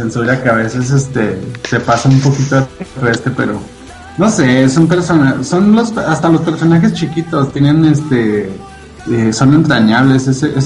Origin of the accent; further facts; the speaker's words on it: Chihuahua, Mexico; nosotros somos de Chihuahua y la tenemos aquí a boca de jarro y además es local, pero a la vez es universal